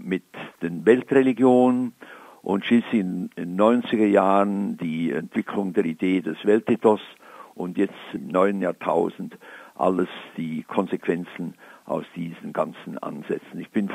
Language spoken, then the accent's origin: German; Sursee, Lucerne, Switzerland; now in Tübingen, Germany; ich freue mich, dass ich auch jetzt wieder in meiner Heimatgemeinde Sursee, wenn ich dann meinen Geburtstag nachfeiere